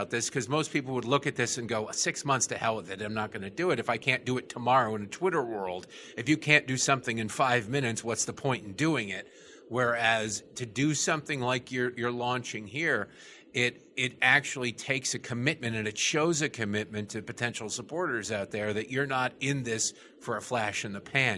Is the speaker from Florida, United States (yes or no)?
no; Detroit, Michigan, United States; I grew up in Detroit, as you know.